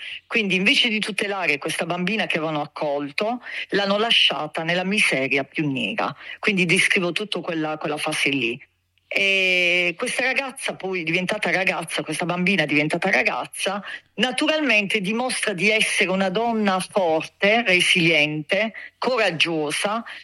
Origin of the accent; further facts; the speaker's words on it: Bari, Apulia, Italy; Io vivo a Bari, sul mare, quindi comunque il mare che mi scorre dentro, e Barise Verace, insomma, nata qui.